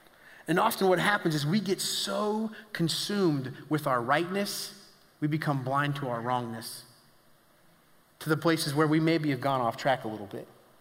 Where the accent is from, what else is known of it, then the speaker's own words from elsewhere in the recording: Indianapolis, Indiana, United States; I'm from Indianapolis. In case you didn't know that, I'm a huge Colts fan.